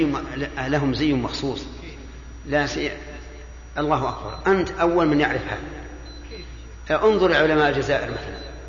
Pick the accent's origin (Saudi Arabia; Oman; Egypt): Saudi Arabia; الآن حتى عندنا في السعودية غالب المشايخ قبل زمن غير بعيد